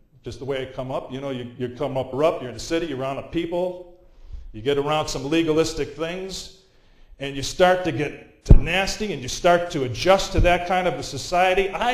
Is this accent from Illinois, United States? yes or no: yes; Chicago, Illinois, United States; You know, I grew up in Chicago, rough side town. I was from the other side of the tracks. It was the wrong side of the tracks.